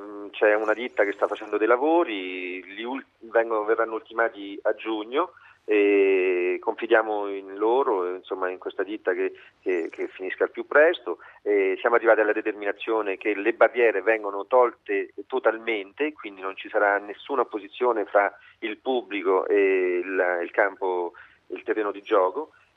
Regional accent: L'Aquila, Abruzzo, Italy; e poi come aquilano

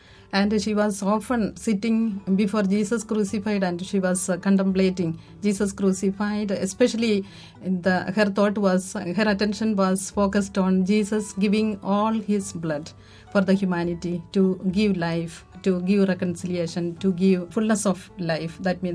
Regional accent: India; English is a second language; now in Rome, Italy; I am coming from India.

